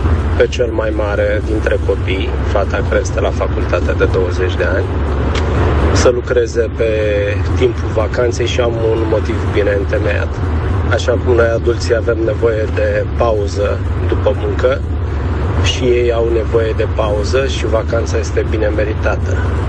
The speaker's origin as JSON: {"language": "Romanian", "town": "Pașcani", "region": "Iași County", "country": "Romania", "said": "sunt din Pașcani."}